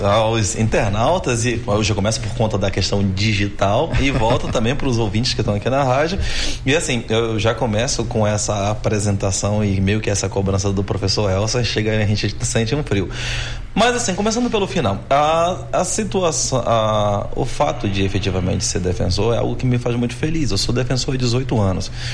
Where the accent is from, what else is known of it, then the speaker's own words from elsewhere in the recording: Manaus, Amazonas, Brazil; Eu sou amazonense. Eu sou manauara, eu conheço a realidade do interior do Amazonas